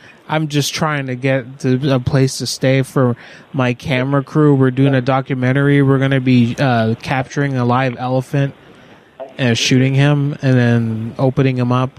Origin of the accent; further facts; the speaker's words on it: Puerto Rico; because I'm coming from the Caribbean island of Puerto Rico, and she's like, so are you white or black? And I said, I'm not, I'm Hispanic. I said, I'm Puerto Rican.